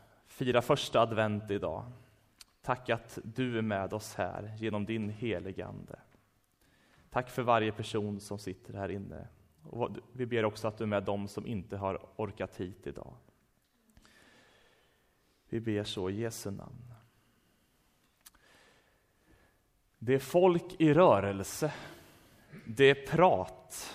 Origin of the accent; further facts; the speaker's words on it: Sweden; Så läser han och ser att vi är från Sverige.